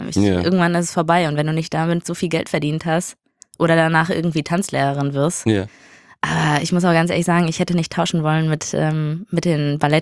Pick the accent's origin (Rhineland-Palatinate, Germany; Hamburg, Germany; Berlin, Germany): Berlin, Germany; Ich komme aus Berlin.